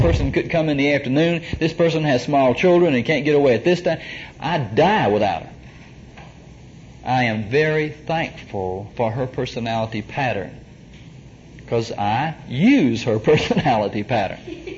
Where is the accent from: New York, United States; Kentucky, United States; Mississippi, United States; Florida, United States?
Mississippi, United States; Kosciusko; So I'm from Mississippi, and I grew up in Kosciuszko, where every gas station in the state had three restrooms.